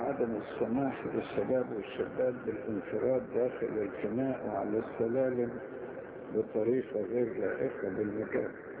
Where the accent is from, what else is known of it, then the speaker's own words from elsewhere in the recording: Asyut, Asyut Governorate, Egypt; هو كمان يعني إحنا أسيطة زي بعض